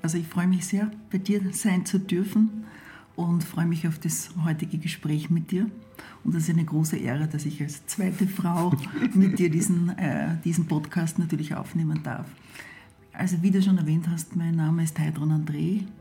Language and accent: German; Wolfsberg, Carinthia, Austria; ich bin in der Heimatstadt Wolfsberg geboren und bin dort in sehr, sehr einfachen Verhältnissen aufgewachsen. Meine Eltern haben einen Bauernhof betrieben.